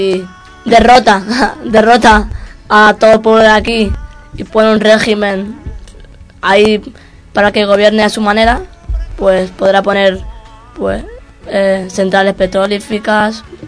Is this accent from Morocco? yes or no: yes; Morocco; Spanish is a second language; now in Spain; tengo 15 años y soy de Marruecos.